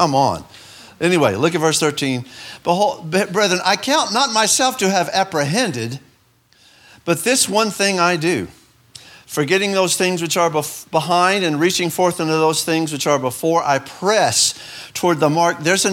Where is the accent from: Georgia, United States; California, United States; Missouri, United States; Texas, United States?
Texas, United States; Houston; I liked growing up in Houston. I'm glad I grew up the way I did in the city.